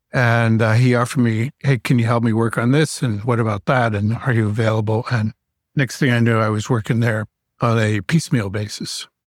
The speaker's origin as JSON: {"language": "English", "region": "Washington, D.C. area", "country": "United States", "tie": "born or raised there", "also_born_or_lived": "Chapel Hill, North Carolina", "said": "And I was born in the university hospital there while he was getting his master's. And he graduated shortly after that, and we moved to the D.C. area."}